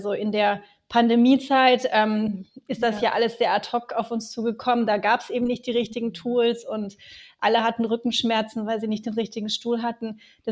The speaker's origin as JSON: {"language": "German", "region": "Baden-Württemberg", "country": "Germany", "tie": "born or raised there", "also_born_or_lived": "Finland", "said": "Ich lebe in Süddeutschland am schönen Bodensee. Bin allerdings erst vor 1,5 Jahren wieder hierher gezogen. Also es ist mein Heimatort und davor habe ich 17 Jahre lang in Finnland gelebt."}